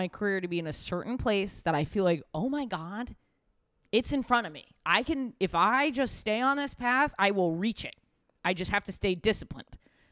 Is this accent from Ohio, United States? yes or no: no; New York City, New York, United States; but I grew up in New York City.